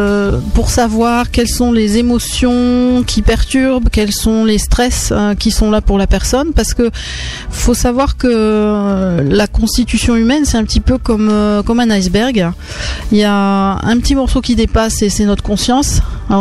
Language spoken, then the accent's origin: French; France; Je suis française, et donc.